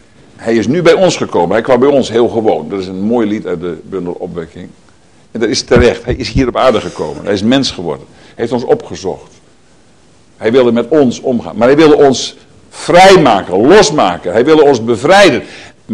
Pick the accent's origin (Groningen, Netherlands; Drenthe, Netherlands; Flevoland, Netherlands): Groningen, Netherlands; Dat is natuurlijk een van de grotere steden daar in Groningen. Waar ik opgegroeid ben.